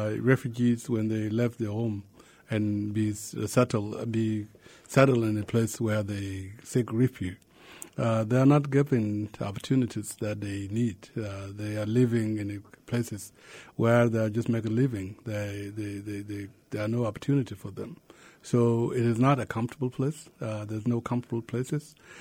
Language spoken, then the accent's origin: English; South Sudan; moved away; I came from South Sudan and other countries. But before I left South Sudan, I went to different countries before then.